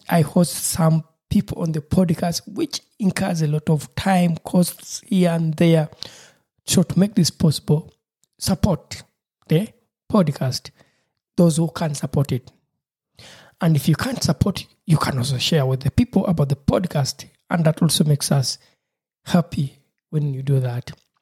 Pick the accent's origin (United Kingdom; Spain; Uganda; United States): Uganda; when you invite someone from my home country, Uganda, someone, not everyone, not all of them, some people will tell you, please, me, I'd like to have tea